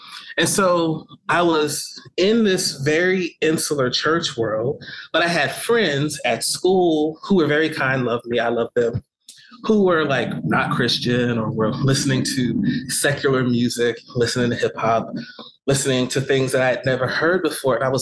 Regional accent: East Orange, New Jersey, United States; I grew up in East Orange, New Jersey, in a household. My father is a preacher, pastor of a Pentecostal church.

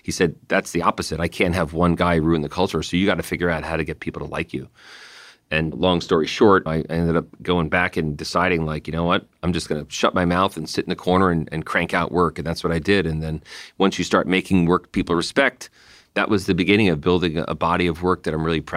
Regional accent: New Jersey, United States; And I think growing up in New Jersey, like, we're loud.

